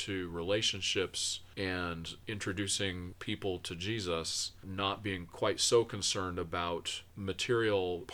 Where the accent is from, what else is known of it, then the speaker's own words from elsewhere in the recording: New England, United States; So I grew up in New England, And at the center of almost every New England town is a big white church with a steeple